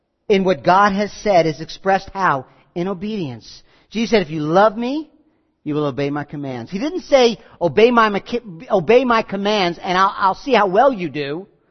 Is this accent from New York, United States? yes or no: yes; Rockland County, New York, United States; You know, I grew up in Rockland County